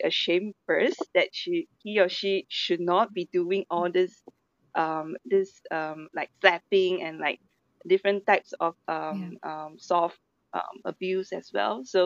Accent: Malaysia; So I find that as a Malaysian, something quite thoughtful, because we are also a multicultural country

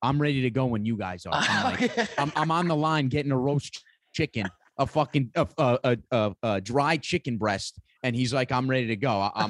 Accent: New York, United States; I'm not saying it because I'm from New York.

